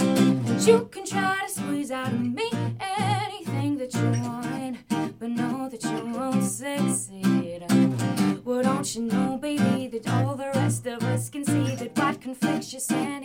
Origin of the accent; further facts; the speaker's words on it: Bendigo, Victoria, Australia; But yeah, this is absolutely my hometown and it's such a beautiful place for music. And the Bendigo Blues and Roots Music Festival has had a huge part in my musical upbringing, so to speak, as well.